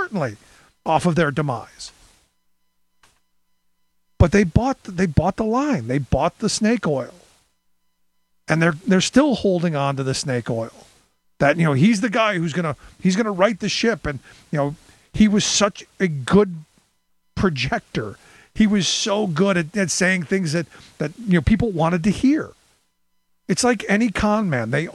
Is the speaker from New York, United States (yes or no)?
no; Cleveland, Ohio, United States; Because I lived through deindustrialization when I grew up in Cleveland.